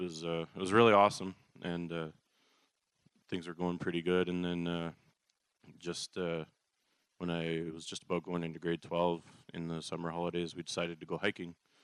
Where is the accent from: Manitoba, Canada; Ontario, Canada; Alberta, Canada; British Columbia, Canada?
Manitoba, Canada; Steinbach; I'm 29 years old. I was born in Steinbach, Manitoba, and I grew up there.